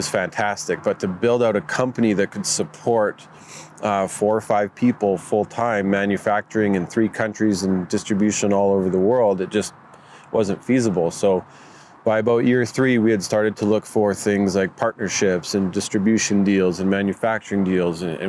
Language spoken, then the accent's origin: English; Alberta, Canada; Growing up in Alberta, we had such a strong province.